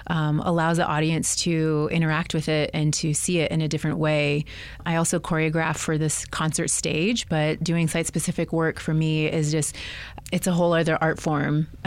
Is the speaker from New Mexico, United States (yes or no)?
yes; Albuquerque, New Mexico, United States; I'm from Albuquerque and having, you know, lived here and spent a lot of time in nature and also in the urban areas of Albuquerque